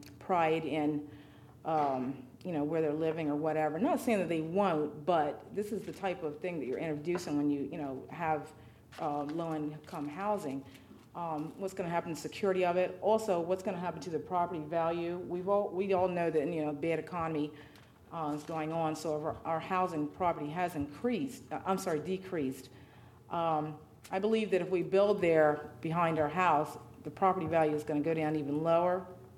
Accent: Belltown, United States; I was born and raised here in Belltown, a few miles down, and still have a lot of family down here, so I have a lot of ties and connections down here.

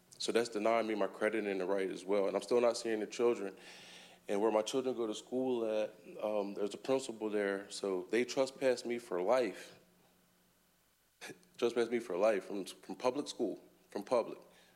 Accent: United States; I was born and raised in Sussex County. My grandparents and their parents were as well.

